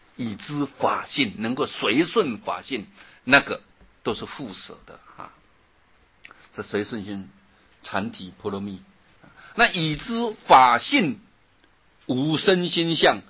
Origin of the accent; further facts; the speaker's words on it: China; 但是我们中国人呢、啊，中国人很能够吃苦耐劳，但是呢，中国人自尊心很强